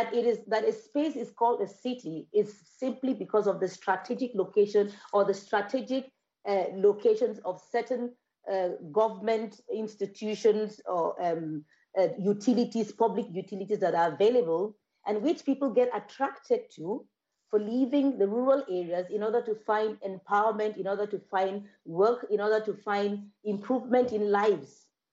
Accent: Nigeria; English is a second language; now in Germany; I am speaking as a Nigerian from the context of where I come from, although I live in Germany.

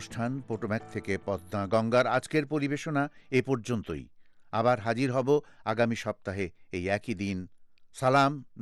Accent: Dhaka, Dhaka Division, Bangladesh; moved away as an adult; আশির দশকের প্রথম ভাগে ভয়েস অফ আমেরিকার চাকরি নিয়ে ঢাকা থেকে এসেছিলাম যখন

